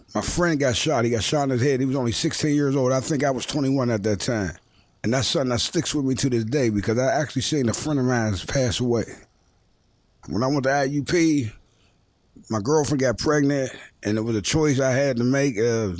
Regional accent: Pittsburgh, Pennsylvania, United States; I grew up in Northview Heights, born and raised. I moved up in Northview in 1970 when I was born. I left Northview, I say like 1990.

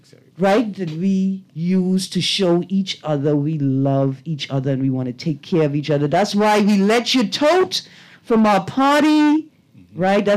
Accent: Cat Island, Bahamas; I'm from Cat Island too, you know.

